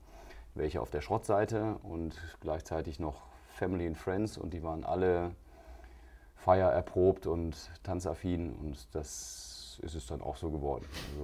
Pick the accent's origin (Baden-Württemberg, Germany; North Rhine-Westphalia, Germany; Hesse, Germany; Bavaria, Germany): North Rhine-Westphalia, Germany; Du bist ein Kind des Ruhrgebiets, ich bin des Rheinlands, ja, aber ich bin danach nach Bayern gegangen zum Studieren